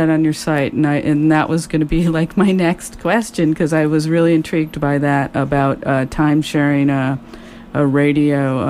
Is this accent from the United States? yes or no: yes; Chicago, Illinois, United States; You know, I'm from Chicago area, and I had no idea that Somalians were so heavily located there.